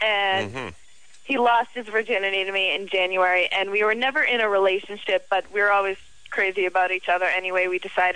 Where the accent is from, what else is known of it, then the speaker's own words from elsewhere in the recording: Boston, Massachusetts, United States; I'm from Boston.